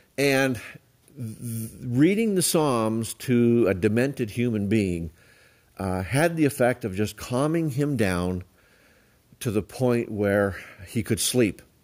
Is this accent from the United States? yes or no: no; Canada; charismatic renewal or the charismatic movement was burning through many of the Catholic parishes in my hometown back in Canada.